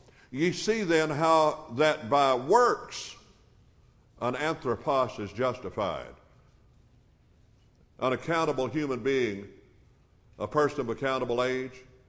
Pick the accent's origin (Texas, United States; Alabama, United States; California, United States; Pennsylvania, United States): Alabama, United States; That's easy for me, and I grew up in Alabama, and I understand it.